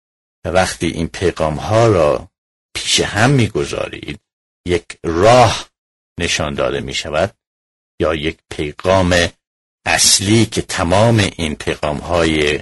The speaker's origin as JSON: {"language": "Persian", "country": "Iran", "moved": "as an adult", "lives_now": "United States", "said": "من از ایران به آمریکا آمدم که درسم را تمام کنم"}